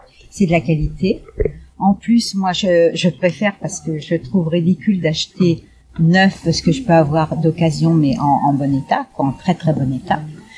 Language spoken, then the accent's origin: French; Paris, Île-de-France, France; je suis parisienne, j'y ai été habituée